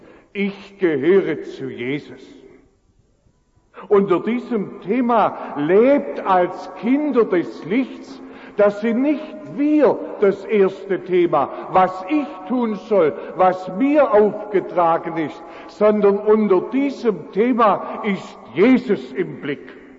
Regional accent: Rüd, Baden-Württemberg, Germany; ich bin ja in Rüd aufgewachsen

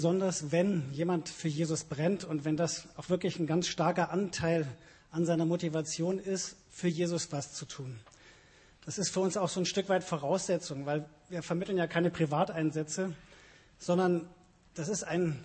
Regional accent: Germany; Wir planen hier als Deutsche gern, wir wollen gern wissen, wie ist das da und wo wohne ich

